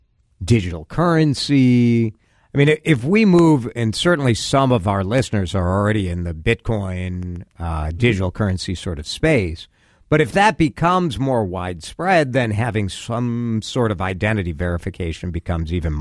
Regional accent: Chicago, Illinois, United States; I mean, I grew up in Chicago, so Michael Jordan.

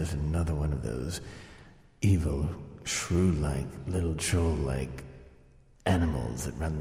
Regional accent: Kentucky, United States; I said that quite a bit, too, when I was raised and reared in Kentucky. Oh, you little Dickens.

